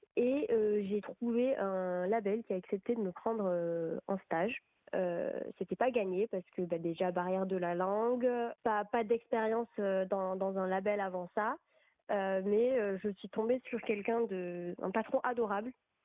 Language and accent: French; France; Donc, je suis française, donc je travaille beaucoup avec la France.